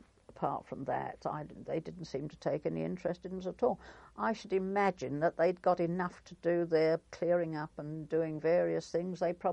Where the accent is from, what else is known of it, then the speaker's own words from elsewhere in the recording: England, United Kingdom; Very, as English people always do, we queued up and stood in a queue for ages and ages and ages for our food